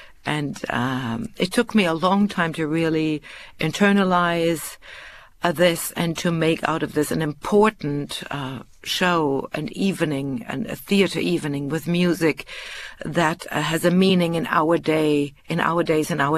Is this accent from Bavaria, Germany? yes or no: no; Berlin, Germany; also born or lived in Paris, France; growing up in Germany, in post-war Germany, in the 70s, 80s, living in Berlin, in West Berlin throughout the Cold War, the divided Berlin